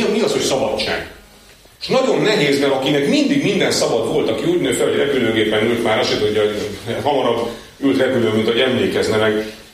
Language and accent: Hungarian; Transylvania, Romania; én Ceausescu diktatúrában nevelkedtem Erdélyben, Romániában, az egy kemény diktatúra volt.